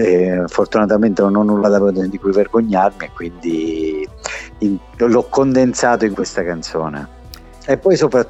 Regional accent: Sicily, Italy; moved away as an adult; io me ne sono andato via dalla Sicilia per seguire il sogno della musica che avevo 19 anni

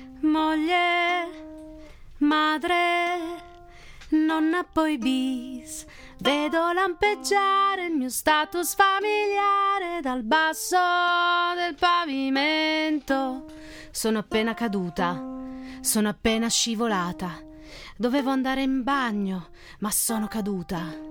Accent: Turin, Piedmont, Italy; No, sono nata a Torino, ho vissuto tutti gli anni che ho. Qua a Torino.

